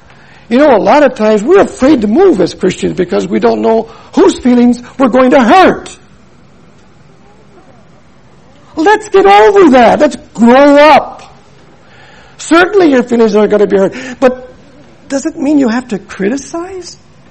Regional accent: Milwaukee, Wisconsin, United States; No, I'm from Milwaukee. I'm an American.

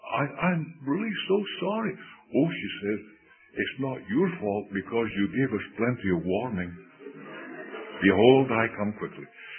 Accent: Scotland, United Kingdom; when we were growing up in Scotland, there was about, 25 young men.

